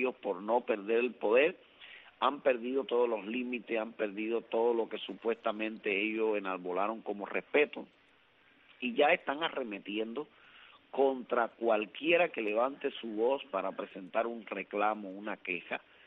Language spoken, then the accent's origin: Spanish; Cuba; ciudadano cubano, y esto para todo ciudadano cubano que me escucha, esto es un peligro para nosotros como ciudadano cubano